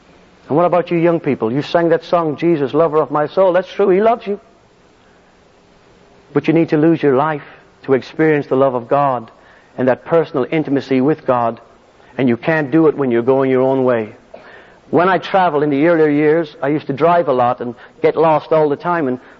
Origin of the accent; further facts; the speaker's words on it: Ireland; When I was a kid growing up in Ireland, we used to play soccer in the playground